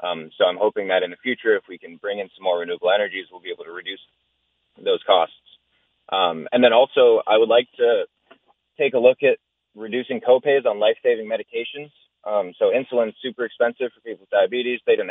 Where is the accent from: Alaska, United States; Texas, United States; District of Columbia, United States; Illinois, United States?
Alaska, United States; Valdez; So as a lifelong Alaska, I was born here in Valdez. I grew up in Valdez. And I have property here